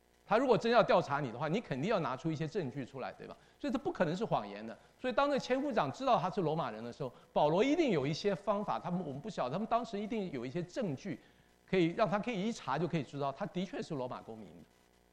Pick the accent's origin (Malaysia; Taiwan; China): Taiwan; 我在台湾生长大，我们那时候你在考大学